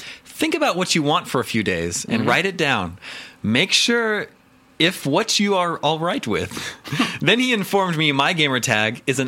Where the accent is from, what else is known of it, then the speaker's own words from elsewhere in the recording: Kansas, United States; I didn't get to do that in the summers growing up in Kansas.